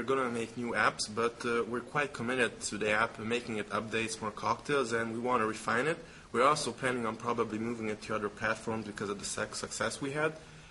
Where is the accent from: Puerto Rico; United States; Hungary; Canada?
Hungary; I'm from Hungary.